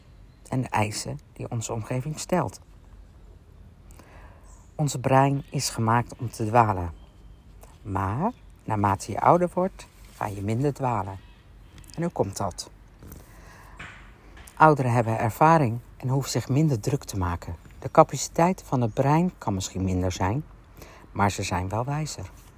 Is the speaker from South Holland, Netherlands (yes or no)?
no; Limburg, Netherlands; born there; Deze week ben ik op vakantie in Limburg, mijn geboortegrond.